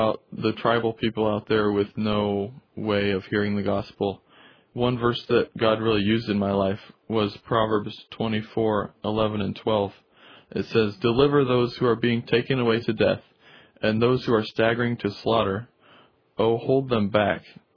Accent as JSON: {"language": "English", "region": "Iowa", "country": "United States", "tie": "born or raised there", "said": "Okay, well, I grew up in Iowa, actually."}